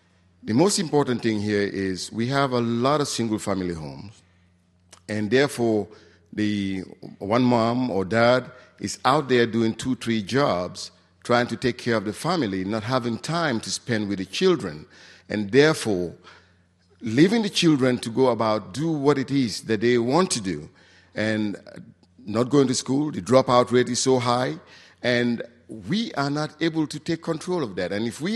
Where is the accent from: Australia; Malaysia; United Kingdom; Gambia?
Gambia; now in Douglasville, United States; I'm originally from the Gambia in West Africa, based now in Douglasville, Georgia.